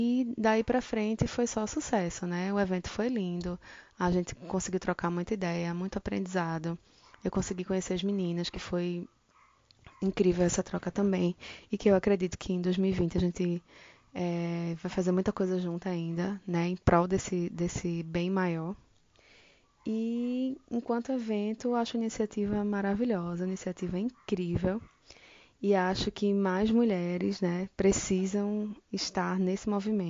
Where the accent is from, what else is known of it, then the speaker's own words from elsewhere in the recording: Recife, Pernambuco, Brazil; sou de Recife, empreendo há alguns anos